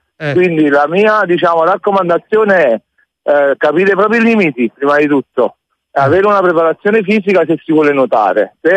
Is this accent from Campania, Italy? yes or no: yes; Naples, Campania, Italy; Però non sono austriaco, sono napoletano.